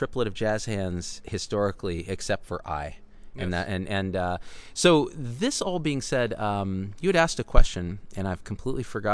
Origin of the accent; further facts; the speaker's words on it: Clovis, California, United States; Well, I grew up in Clovis, California, like, which was the south of the west.